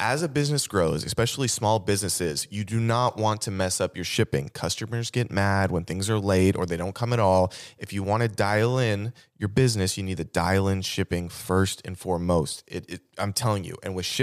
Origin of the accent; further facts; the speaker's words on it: Las Vegas, Nevada, United States; I mean, I grew up in Vegas.